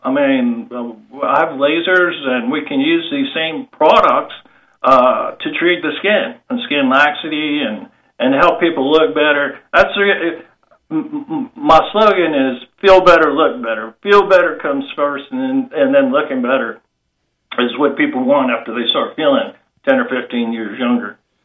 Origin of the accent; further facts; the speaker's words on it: Baton Rouge, Louisiana, United States; So, born and raised in Baton Rouge, Bromar High School, Louisiana Tech undergrad, LSU Medical Center in New Orleans.